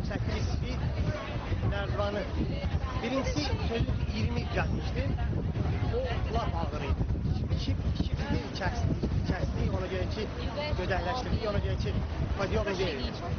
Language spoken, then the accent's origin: Azerbaijani; Russia; Sovetski Soyuz vaxtında elədi ki, atam anam köçüblə, ailəmiz köçüb Rusiyada böyümüşəm mən uşaqlıqdan.